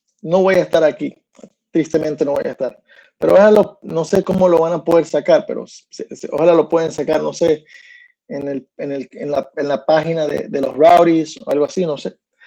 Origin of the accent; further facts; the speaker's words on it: United States; los americanos, que yo soy gringo